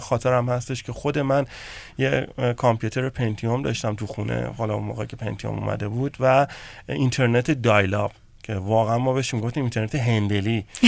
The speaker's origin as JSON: {"language": "Persian", "country": "Iran", "moved": "yes", "lives_now": "Los Angeles, United States", "said": "ما ایرانی هستیم"}